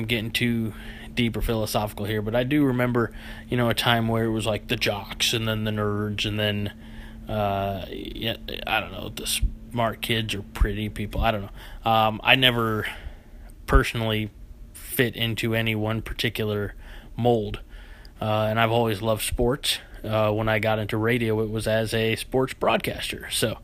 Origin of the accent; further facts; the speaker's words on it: Illinois, United States; I am from Illinois, but I'm from Southern Illinois, and I grew up very close to St. Louis.